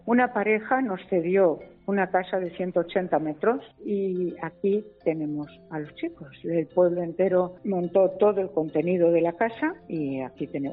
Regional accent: Puebla de Almoradiel, Castilla-La Mancha, Spain; born there; Yo nací en Puebla de Almoradiel. Tengo una casa aquí.

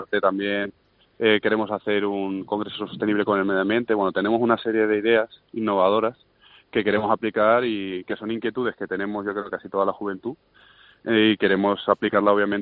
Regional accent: Cuenca, Castilla-La Mancha, Spain; tres de nosotros somos naturales de Cuenca, con lo cual, como conquenses siempre hemos tenido mucho orgullo del patrimonio paleontológico que tiene esta región

